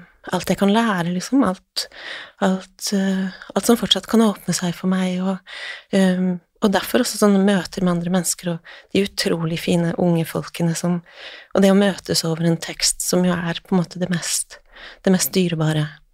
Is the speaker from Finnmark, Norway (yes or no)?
yes; Finnmark, Norway; jeg vokste opp I Tanaelva I Finnmark